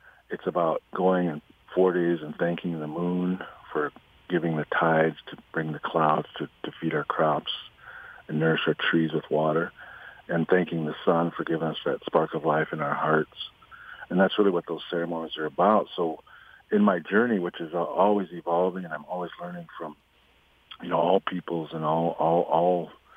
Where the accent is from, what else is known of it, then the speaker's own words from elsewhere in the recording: United States; Yeah, and it denies our nationhood as human beings. We're a Dakota nation.